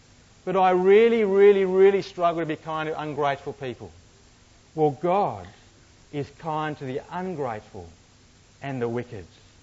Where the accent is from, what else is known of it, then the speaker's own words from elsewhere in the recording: South Africa; As a South African, Australia lacks integrity.